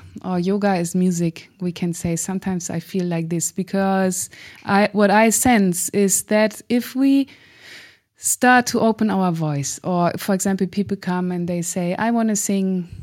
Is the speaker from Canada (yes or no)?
no; Germany; Many people ask me, where are you from? You're singing in Hebrew. I say, I'm German.